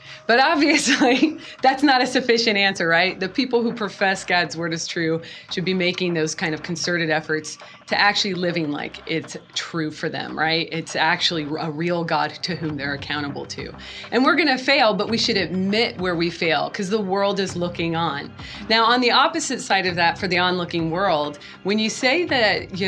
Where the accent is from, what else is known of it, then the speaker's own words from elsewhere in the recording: Pacific Northwest, United States; I did not grow up in a Christian home, and I'm from the Pacific Northwest, which is not overtly Christian